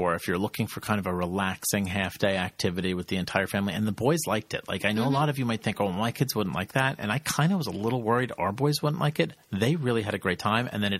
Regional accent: New Jersey, United States; we're from the Jersey Shore.

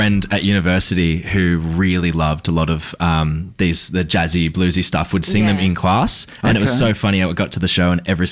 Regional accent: Geelong, Victoria, Australia; I grew up in Geelong.

